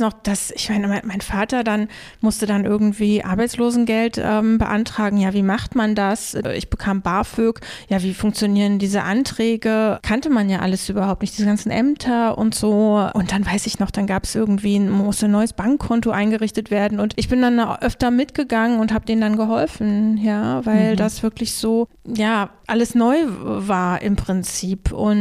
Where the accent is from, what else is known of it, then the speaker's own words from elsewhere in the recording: Eisenhüttenstadt, Brandenburg, Germany; dass diese Freiheit sich bei uns in Eisenhüttenstadt wirklich eher als so totale graue Orientierungslosigkeit, Hoffnungslosigkeit und Unsicherheit darstellte